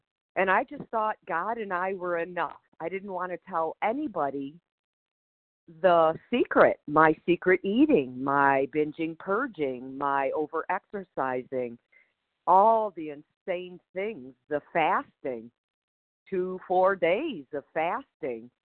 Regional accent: Michigan, United States; I'm from Michigan.

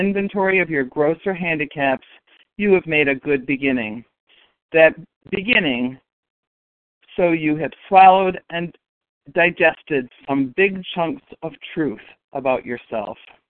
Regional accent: New York, United States; just for today, and I'm from Western New York.

